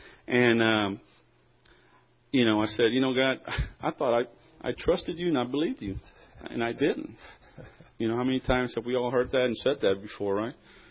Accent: Cleveland, Texas, United States; Janie and I come from Cleveland, Texas, just about 30, 40 miles north of Houston, a little small town.

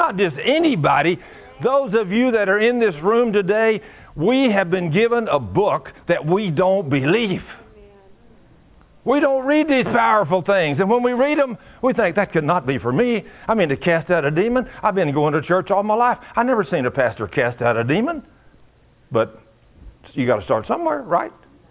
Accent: Texas, United States; they're Norwegian and I'm Texas English.

